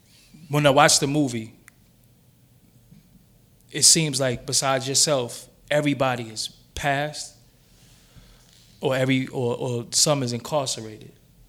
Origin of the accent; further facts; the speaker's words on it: Brooklyn, New York, United States; y'all took me back to me growing up in Brooklyn, the 40s, the dice.